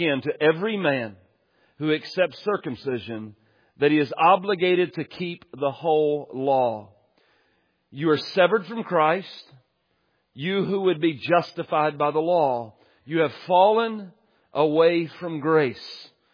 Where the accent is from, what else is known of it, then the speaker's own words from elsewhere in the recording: Texas, United States; born there; Like, oh, God should accept me because I was born in East Texas and I'm white.